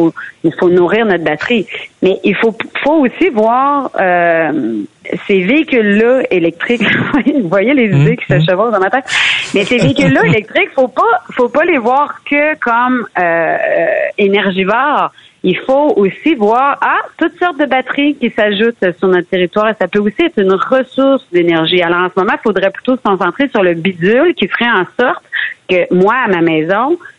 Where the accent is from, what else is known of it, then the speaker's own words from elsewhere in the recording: Quebec, Canada; Chez nous, au Québec, là, les portes sont grandes ouvertes